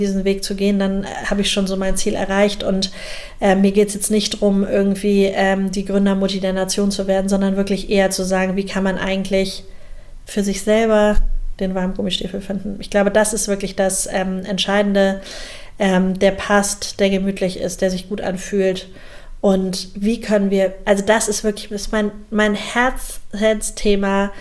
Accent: Hamburg, Germany; Also zum einen komme ich aus Hamburg

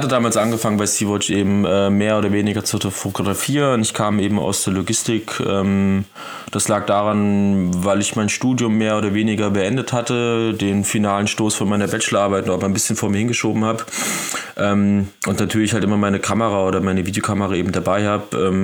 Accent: Thuringia, Germany; now in Dresden, Germany; aus der Region her, wo ich herkomme, das ist Südthüringen. Eigentlich eine recht hässliche Stadt, aber die Landschaft drumherum ist wahnsinnig schön mit unfassbar vielen Bergen, wahnsinnig vielen Flüssen und Seen.

